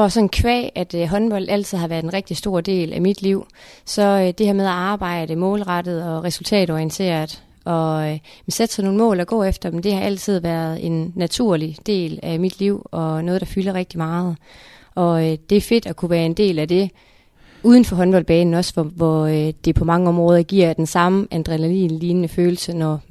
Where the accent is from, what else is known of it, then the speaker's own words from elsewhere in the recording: Randers, Central Denmark Region, Denmark; Født og opvokset her i Randers